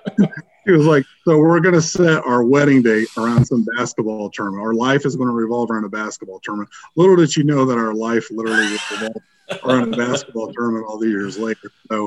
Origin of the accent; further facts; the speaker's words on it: Germany; moved away; growing up in Germany and just watching that tournament, and watching the national championship in the middle of the night because of the time difference there.